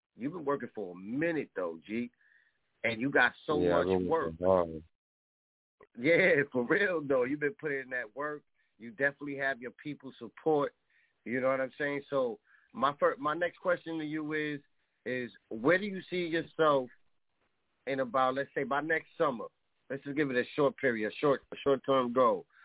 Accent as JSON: {"language": "English", "town": "Bronx", "region": "New York", "country": "United States", "tie": "born or raised there", "lives_now": "Midwest, United States", "said": "You know, I'm from the Bronx. I'm out here in the Midwest, but I'm definitely born and raised uptown, two lines. So New York City, we here heavy."}